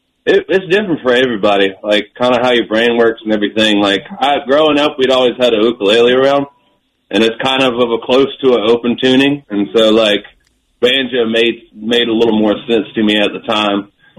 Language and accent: English; Aiken, South Carolina, United States; Like it's a small retirement town. I grew up in Aiken.